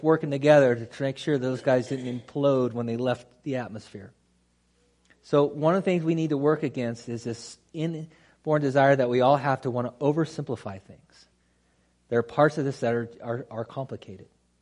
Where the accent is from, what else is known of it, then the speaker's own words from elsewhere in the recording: United States; I love being American. I love the privileges that we have. I love the things that come with our country.